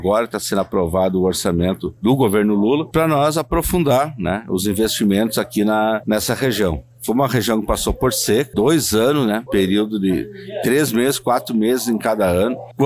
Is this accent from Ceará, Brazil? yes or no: no; Espumoso, Rio Grande do Sul, Brazil; Espumoso, a minha terra natal aqui, porque eu sou nascido aqui na Campina Redonda.